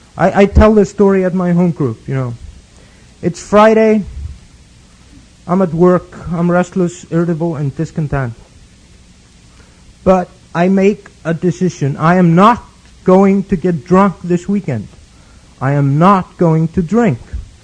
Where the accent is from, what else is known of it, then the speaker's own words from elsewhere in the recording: Iceland; You know, I'm from Iceland. I was 8 years old when I first saw a black, no, excuse me, African-American person.